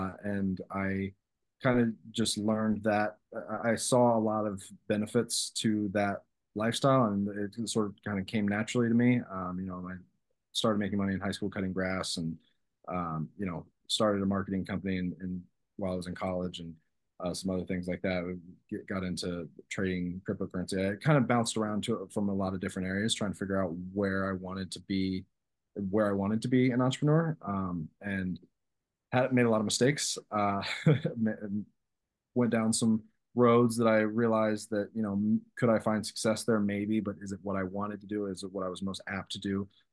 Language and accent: English; St. Joseph, Missouri, United States; So I grew up in a small town in Missouri, St. Joseph, Missouri, about 45 minutes north of Kansas City. I grew up in a one-bedroom house with a single mother.